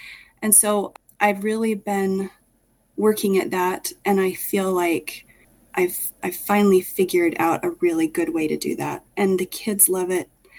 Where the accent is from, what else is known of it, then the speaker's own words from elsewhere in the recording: Genola, Utah, United States; I grew up in Genola, not very far from where I live now. I have been a mom for most of my adult life, just loving to live on our small farm